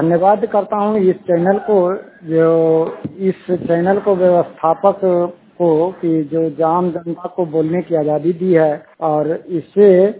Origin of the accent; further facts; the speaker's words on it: Newsa, Bihar, India; नेवसा गांव प्रखंड हरनौत के निवासी हूँ, नालंदा जिला।